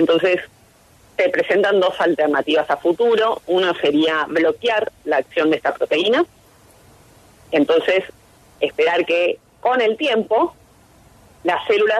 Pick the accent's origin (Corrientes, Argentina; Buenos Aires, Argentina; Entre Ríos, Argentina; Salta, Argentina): Buenos Aires, Argentina; De Buenos Aires, Argentina.